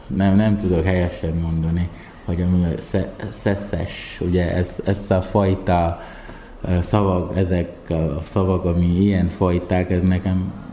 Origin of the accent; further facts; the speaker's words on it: Upper West, Ghana; Hungarian is a second language; now in Hungary; hát Észak-Gárnából származom, a nyugati részem